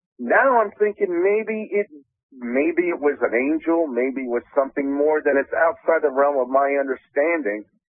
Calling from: Florida, United States; Hi, Dolores. … I'm from Florida.

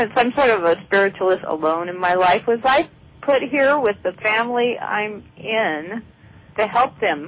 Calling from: Vancouver, Washington, United States; I'm in Vancouver, Washington.

